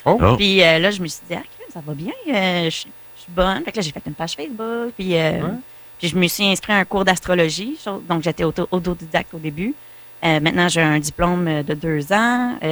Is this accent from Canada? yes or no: yes; Nicolet, Quebec, Canada; born there; Oui, ben en fait, je suis née à Nicolet. Mon bureau est encore à Nicolet. Et sinon, je suis résidente de Saint-Wenceslas.